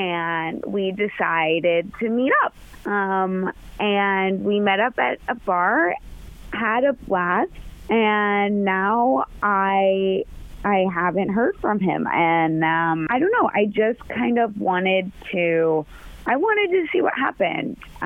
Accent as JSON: {"language": "English", "town": "Middletown", "region": "Ohio", "country": "United States", "said": "I'm from Middletown, but he's from Cincinnati"}